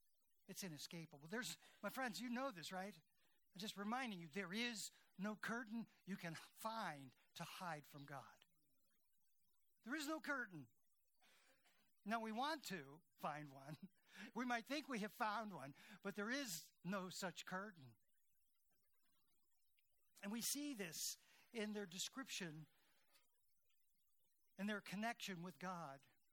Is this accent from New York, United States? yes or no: no; Akron, Ohio, United States; When I was growing up in Akron, well, you know how long ago that was now, right? Late 50s, 60s mainly